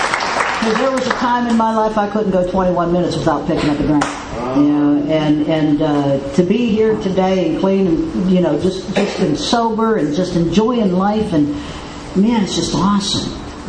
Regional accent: Pennsylvania, United States; And so I was adopted off the reservation. I was raised by a white family 25 miles southeast of Pittsburgh, Pennsylvania.

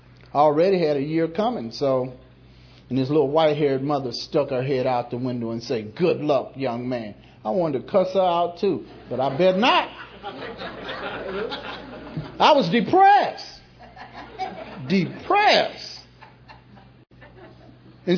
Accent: Los Angeles, California, United States; Didn't know anything about pigs. I'm from South Central. What I know about farming, you know?

